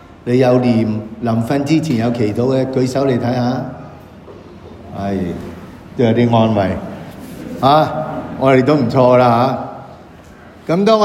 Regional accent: China; 我哋中國人講叫雜種，即係唔得純種啦。

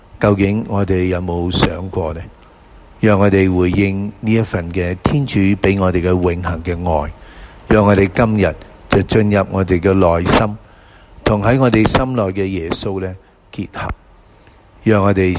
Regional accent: China; 我是中国人，有这个说话上心

